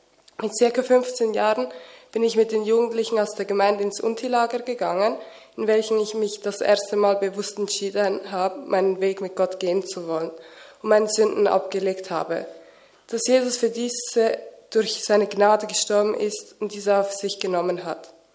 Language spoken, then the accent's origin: German; Germany; now in Switzerland; Also ich war in einem christlichen Kindergarten, aus welchem ich christliche Werte mitnehmen konnte. Als wir von Deutschland in die Schweiz kamen, habe ich mich in den Gemeinden, in welchen wir waren, nicht zu Hause fühlen können.